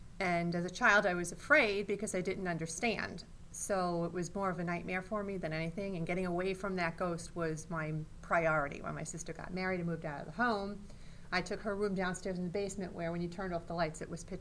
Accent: Bronx, New York, United States; now in Wantage, United States; I'm not. I was born and bred in the Bronx.

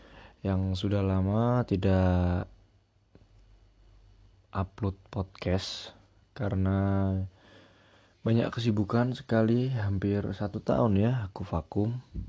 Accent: Java, Indonesia; accent: Javanese (medok); Ya bagaimanapun saya ini juga orang Jawa ya. Makanya kadang kalau saya ngomong ini ada medok-medoknya gimana.

